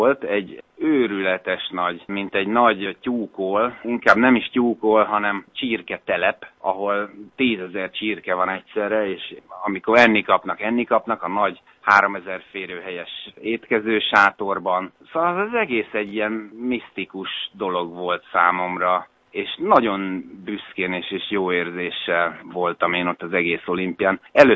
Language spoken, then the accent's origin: Hungarian; Budapest, Hungary; én egy kőbányai gyerek vagyok, és ott a 9. emeletről mindig néztem a repülőgépeket